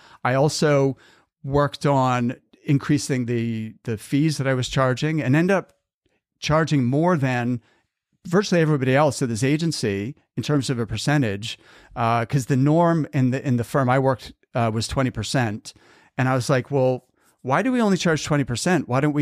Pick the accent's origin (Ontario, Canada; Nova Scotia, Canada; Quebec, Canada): Nova Scotia, Canada; Halifax; who actually knew from my hometown in Halifax